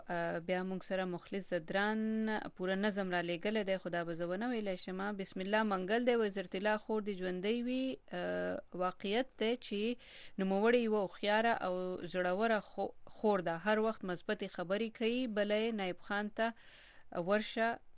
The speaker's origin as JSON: {"language": "Pashto", "region": "Laghman", "country": "Afghanistan", "tie": "born there", "said": "افغانستان لغمان ولایت نه زه په افغانستان کې پیدا شوم او تر اوسه مې پاکستان نه دلیدلې"}